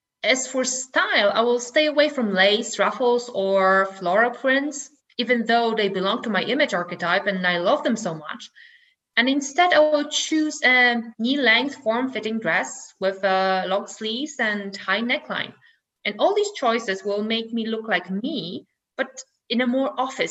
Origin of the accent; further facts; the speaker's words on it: Poland; English is a second language; I was about to move back to my home country, Poland